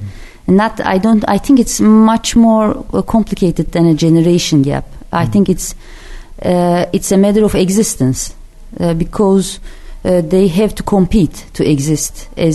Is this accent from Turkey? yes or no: yes; Central Anatolia, Turkey; because I'm from Middle Anatolia, my grandmother, my ancestors.